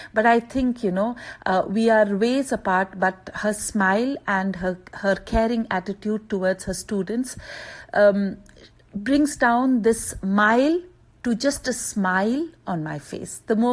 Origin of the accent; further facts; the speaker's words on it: India; English is a second language; now in Riyadh, Saudi Arabia; I'm an Indian working in Saudi Arabia, Riyadh.